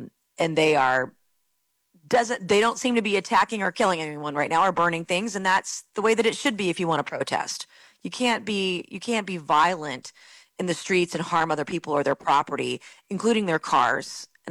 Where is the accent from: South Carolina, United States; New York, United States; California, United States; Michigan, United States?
South Carolina, United States; So my home state of South Carolina isn't ever going to be a lawless state.